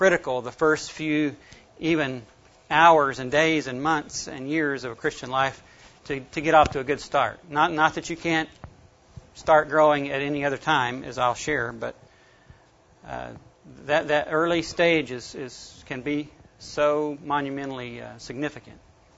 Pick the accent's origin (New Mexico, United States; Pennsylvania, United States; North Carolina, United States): North Carolina, United States; The next day I got orders to be transferred to North Carolina, which happened to be my home state.